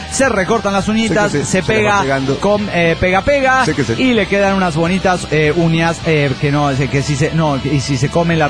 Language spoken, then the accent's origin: Spanish; Peru; born there; yo nací en pleno terrorismo en el Perú, en la época de Sendero Luminoso.